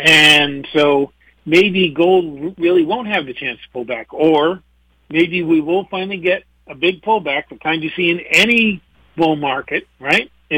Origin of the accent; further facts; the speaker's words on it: Maine, United States; Now, I'm from Maine.